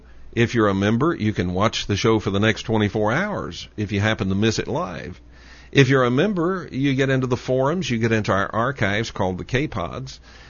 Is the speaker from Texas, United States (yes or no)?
yes; Texas, United States; accent: Texas; The problem is my Texas accent. I apologize for that.